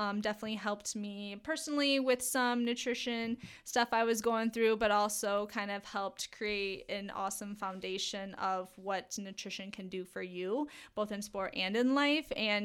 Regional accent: Michigan, United States; Well, I am from Michigan, so not originally from Wisconsin.

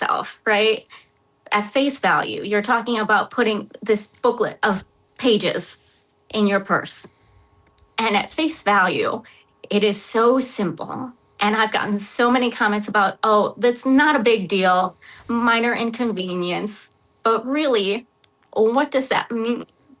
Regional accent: Minnesota, United States; Like when I answer, I'm born and raised in Minnesota, that answer is not going to be good enough for some people.

